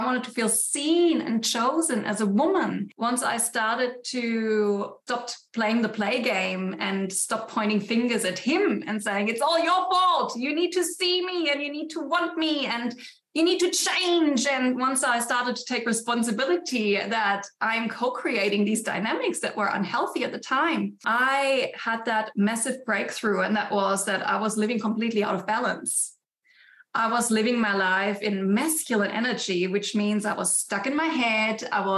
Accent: Germany; born and raised in Germany. So I'm German.

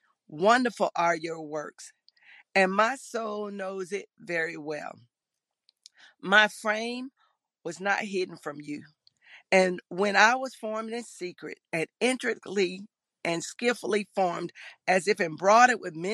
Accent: Decatur, Alabama, United States; I was born and raised in Decatur, Alabama, a small town with a population of about 52,000 people.

